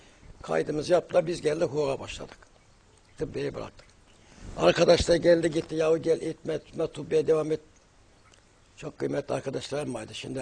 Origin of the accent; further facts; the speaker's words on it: Alameşe, Kahramanmaraş, Turkey; Kahramanmaraş'ın ve Adana Osmaniye'nin Kadirli ilçesine doğdum. Andırın ilçesinin Alameşe köyü, oradanım. Yani ilkokulu köyde bitirdim. Ortaokulu Kadirli Ortaokulu'na bitirdim. Liseyi Maraş'ta bitirdim.